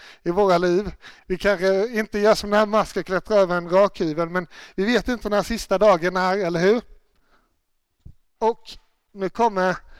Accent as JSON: {"language": "Swedish", "region": "Småland", "country": "Sweden", "said": "Jag kommer ursprungligen från Småland. Och där tycker vi om saker som är gratis, eller hur?"}